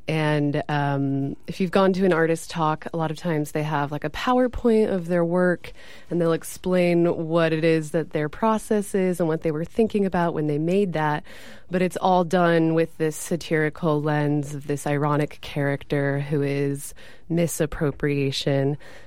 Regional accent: San Diego, California, United States; now in San Francisco, United States; San Diego.

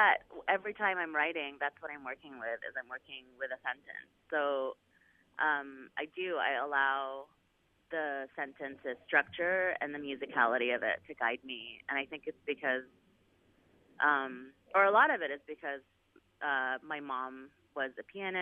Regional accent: Kuwait; also born or lived in Egypt / New York / Texas; I grew up in Kuwait, and I also grew up in Egypt, and I also grew up in New York, and I also grew up in Texas, you know?

